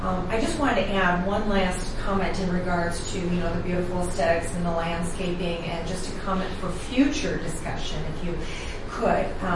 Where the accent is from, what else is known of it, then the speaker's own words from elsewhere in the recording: Midwest, United States; Okay, I grew up in the Midwest, so it's like, what are those things?